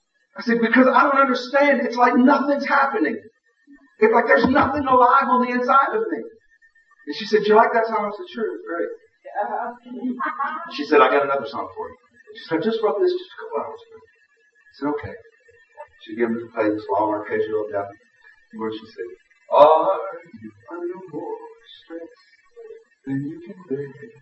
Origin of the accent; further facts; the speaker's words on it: Nashville, Tennessee, United States; as I told you, I grew up in Nashville, Tennessee.